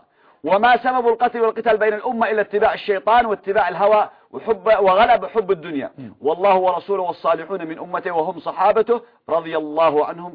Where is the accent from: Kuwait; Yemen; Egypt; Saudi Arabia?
Yemen